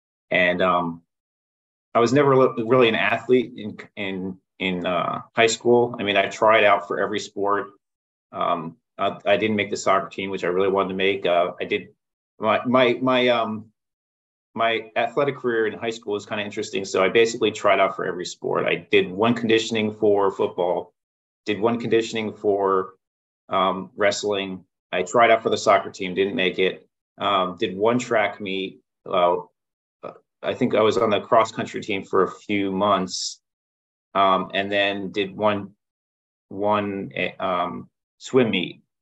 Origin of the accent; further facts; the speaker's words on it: Port Charlotte, Florida, United States; moved away as an adult; So I grew up in Port Charlotte, Florida, which is the Gulf Coast. And I went to high school pretty much from 5 years old until I graduated high school, and then moved to Orlando for school.